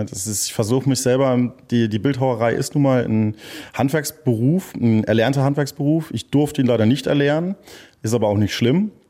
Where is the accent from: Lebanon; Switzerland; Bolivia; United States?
United States; Texas; also born or lived in North Frisia, Germany; Also ich bin in Nordfriesland geboren und bin mit 4,5 aufgrund von, dass mein Vater Berufssoldat ist, nach Texas gezogen.